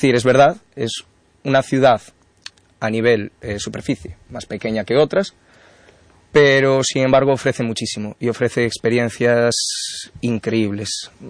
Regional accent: A Estrada, Galicia, Spain; now in Ferrol, Spain; Yo vengo de La Estrada, un poco al sur de Santiago, y me vine bastante lejos. Me vine a posta para Ferrol.

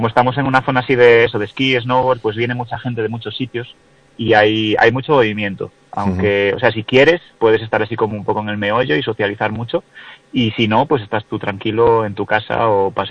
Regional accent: Ferrol, Galicia, Spain; Sí, soy de Ferrol de toda la vida.

